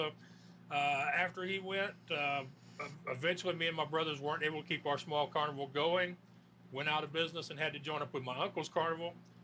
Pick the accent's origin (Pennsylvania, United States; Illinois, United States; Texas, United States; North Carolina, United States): Texas, United States; Spring; I'm from Spring, which is just a little bit further up the road. But yes, I'm born and raised in Texas.